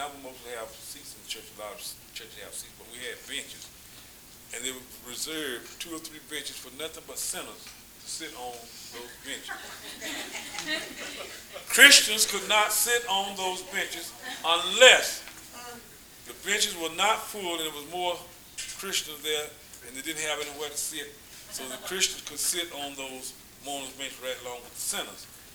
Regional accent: Albany, Georgia, United States; Back in my hometown in our area, back in my hometown around Albany, Georgia, the people there still have revival meetings during the summer months.

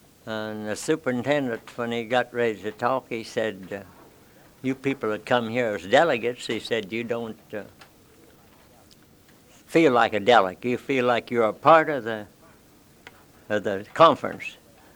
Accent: West Virginia, United States; So we're here from West Virginia.

